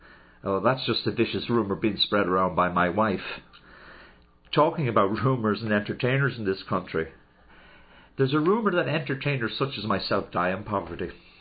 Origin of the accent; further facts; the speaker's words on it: Dublin, Leinster, Ireland; born there; Correct. I was born there simply because I wanted to be near my mother at the time.